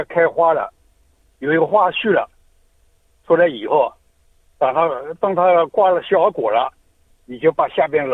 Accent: China

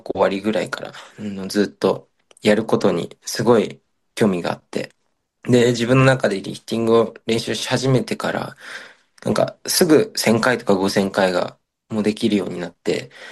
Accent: Tokushima, Japan; 自分、地元が徳島県っていうところにあるんですけど、日本の徳島県っていう町の田舎で育ったんですけど

